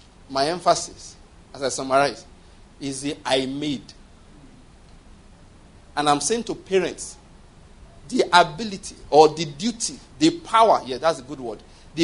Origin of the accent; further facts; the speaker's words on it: Nigeria; We're all equal. We're all Nigerian citizens, though.